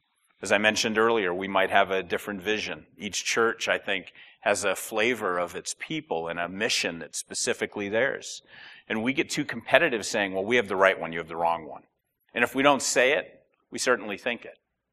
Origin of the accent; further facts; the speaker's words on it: United States; How does the fact that I'm an American living in this culture shaping my view of church?